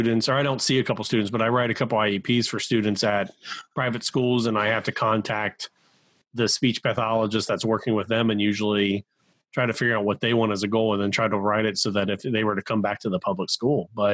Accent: Cincinnati, Ohio, United States; I come from Cincinnati, where a lot of our private schools down here in Cincinnati are the Catholic schools.

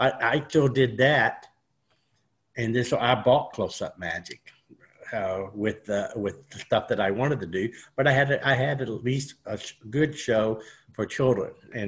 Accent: Louisville, Kentucky, United States; I was from Louisville, Kentucky. I went to high school when I was a senior

